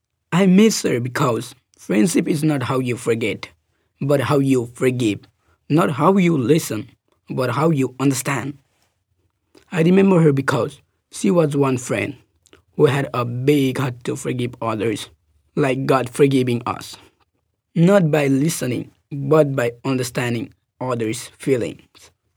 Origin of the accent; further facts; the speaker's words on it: Nepal; I grew up in Nepal. Ethnically, I'm Bhutanese.